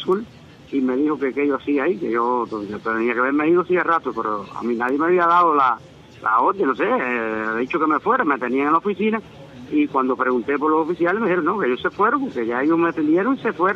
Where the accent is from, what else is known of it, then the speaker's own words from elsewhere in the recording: Cuba; eso es una violación de mis derechos como ciudadano cubano.